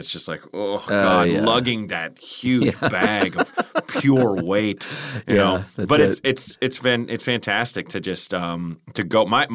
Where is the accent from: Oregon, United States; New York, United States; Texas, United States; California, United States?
Oregon, United States; Portland; well, I think it's kind of growing up in Portland.